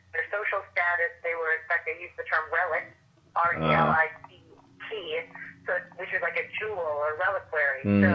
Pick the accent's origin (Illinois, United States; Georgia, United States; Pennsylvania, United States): Illinois, United States; Chicago; I'm from Chicago, I had never lived south of the Mason-Dixon line before